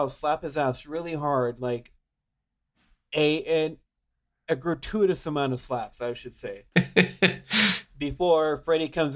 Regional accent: Texas, United States; Temperatures are like 88 degrees, but we're from South Texas.

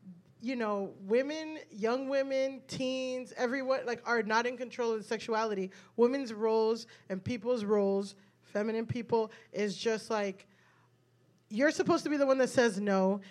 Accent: Florida, United States; You know, I grew up in South Florida.

